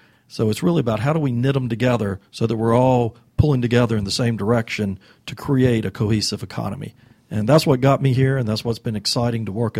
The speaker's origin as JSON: {"language": "English", "region": "North Carolina", "country": "United States", "also_born_or_lived": "Seattle", "lives_now": "Atlanta, United States", "said": "My wife's from Virginia, and I'm from North Carolina, and Atlanta was a great place to land."}